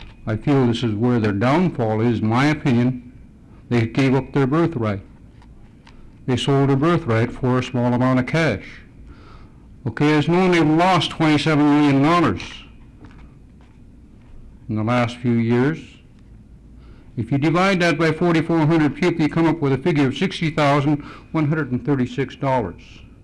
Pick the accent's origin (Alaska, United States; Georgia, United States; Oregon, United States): Alaska, United States; again from Kewaukini in Sea, Alaska